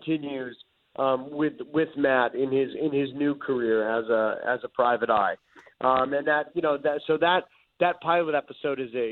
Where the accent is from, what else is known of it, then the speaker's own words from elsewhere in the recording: Canada; growing up in Canada myself